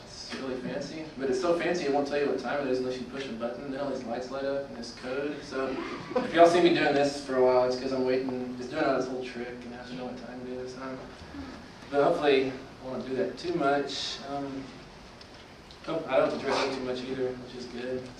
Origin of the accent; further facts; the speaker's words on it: Midland, Texas, United States; my hometown is Midland, just south of here